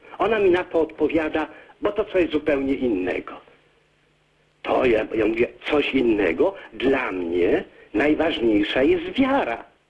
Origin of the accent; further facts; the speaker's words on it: Greater Poland Voivodeship, Poland; Ja pochodzę z takiego małego miasteczka, 40 km oddalonego od Śremu, od Poznania, Śrem.